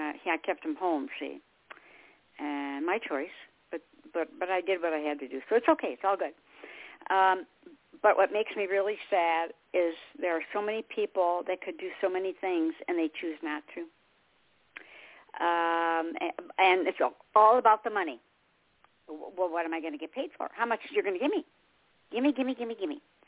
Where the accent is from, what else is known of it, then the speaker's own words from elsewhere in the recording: Michigan, United States; I'm originally from Michigan. I love it here. I wouldn't go back to Michigan.